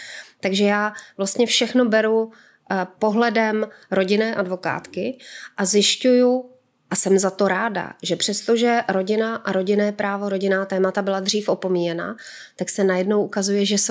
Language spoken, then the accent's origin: Czech; Ostrava, Moravian-Silesian Region, Czechia; my jsme oba z Ostravy, normálně si tykáme, známe se leta